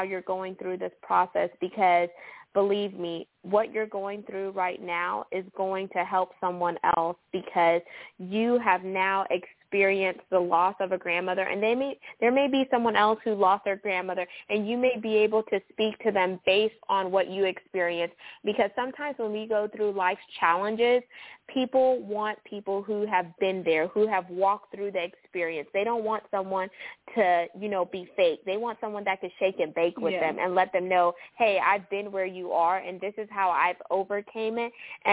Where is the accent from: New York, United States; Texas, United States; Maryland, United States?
Texas, United States; Houston; Shout out H-Town. That's my hometown, y'all.